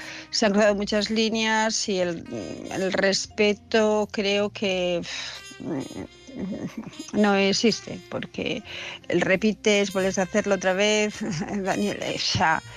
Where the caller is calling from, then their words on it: Asturias, Spain; de Asturias